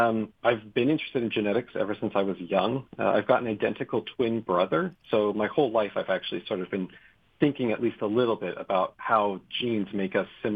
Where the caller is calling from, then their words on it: Portland, Oregon, United States; I'm joining today from Portland, Oregon.